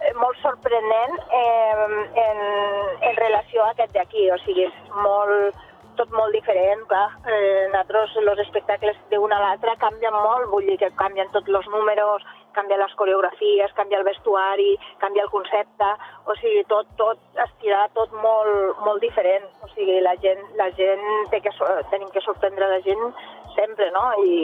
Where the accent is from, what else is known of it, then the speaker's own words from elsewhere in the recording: L'Aldea, Catalonia, Spain; som molt internacionals i hem recorregut tot el món, però bueno, per nosaltres, casa nostra és l'Aldea, som Terres de l'Ebre